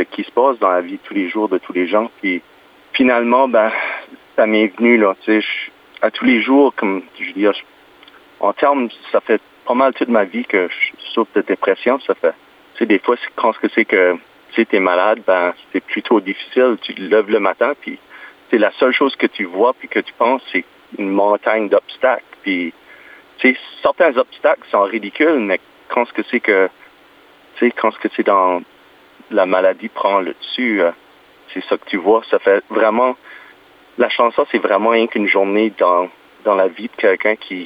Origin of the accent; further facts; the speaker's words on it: Tracadie, New Brunswick, Canada; accent: Acadian; d'enlever le petit côté acadien qu'on a. Là, moi je viens de Tracadie